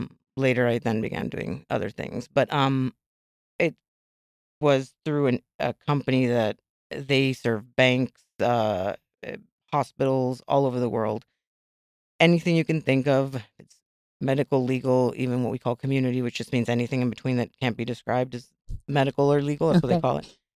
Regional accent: U.S. Virgin Islands; now in United States; In the Virgin Islands. And remember, I'm not like a young person, so not like the youngest.

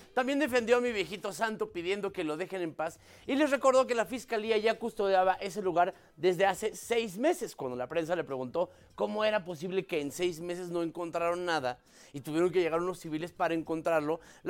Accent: Mexico; ya ve cómo somos los mexicanos.

